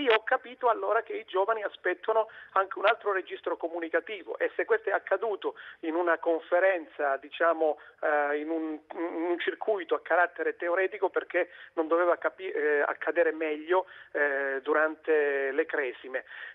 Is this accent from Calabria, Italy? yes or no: yes; Isola di Capo Rizzuto, Calabria, Italy; now in Sicily, Italy; sono calabrese di Isola Capo Rizzuto, di Crotone, almeno una volta al mese vado a trovare i miei genitori, devo fare 5 ore di strada